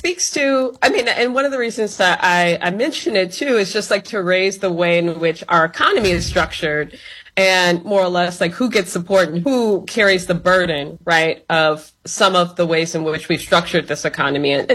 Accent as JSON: {"language": "English", "town": "Gary", "region": "Indiana", "country": "United States", "tie": "born or raised there", "said": "several years later, growing up in Gary, I was trying to make sense of the progression of the city"}